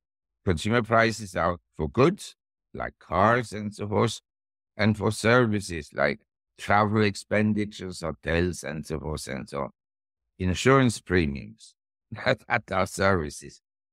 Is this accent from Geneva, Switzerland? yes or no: no; Zurich, Switzerland; I come from Zurich in Switzerland.